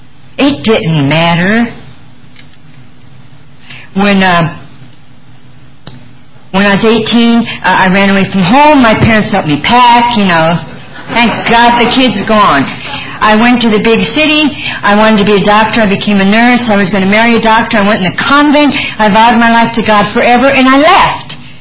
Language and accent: English; Los Gatos, California, United States; I grew up in Los Gatos in Santa Clara, and at age 3, I ran away from home for the first time